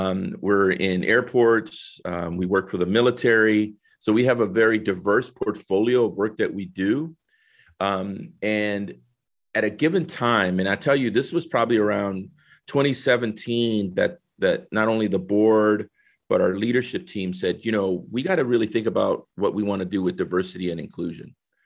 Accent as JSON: {"language": "English", "region": "San Salvador", "country": "El Salvador", "moved": "yes", "lives_now": "United States", "said": "I think, originally I'm from San Salvador, El Salvador, right? Came in 1969 to New Orleans."}